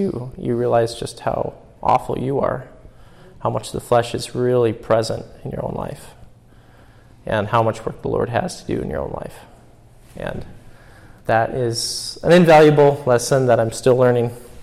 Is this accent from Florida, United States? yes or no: no; Oregon, United States; It's not just that we're from Tillamook County or from the United States